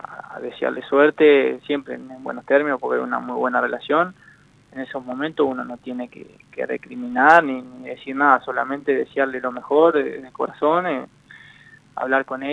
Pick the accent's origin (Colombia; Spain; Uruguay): Uruguay; como hincha y como uruguayo lo disfruté como todos ustedes seguramente